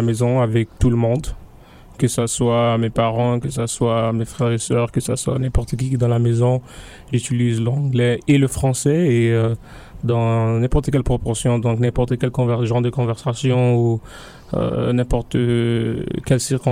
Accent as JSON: {"language": "French", "country": "Canada", "tie": "born there", "said": "Donc ça me force à m'identifier en tant qu'immigrant, même si je suis quand même né dans ce pays."}